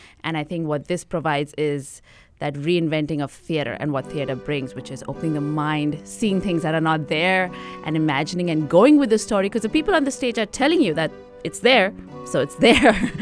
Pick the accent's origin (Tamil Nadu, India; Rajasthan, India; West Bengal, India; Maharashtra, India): Maharashtra, India; Pune; moved away as an adult; now in Brooklyn, United States; I'm originally from India, a city named Pune outside of Mumbai, and I came to the U.S. about 5 years ago. I was studying at Stella Adler School of Acting, so I'm now in Brooklyn, New York. I live in the U.S.